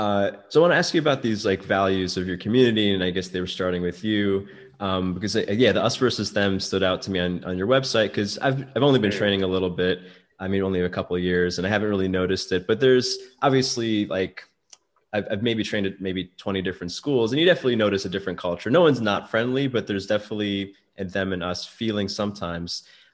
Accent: United States; Maybe it's just because I'm American

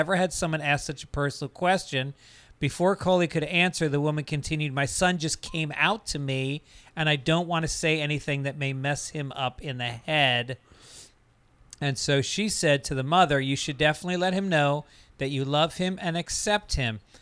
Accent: Tarrytown, New York, United States; That's right across the bridge from where I grew up in Tarrytown, about 15 minutes away. A bunch of my Tarrytown friends are coming out.

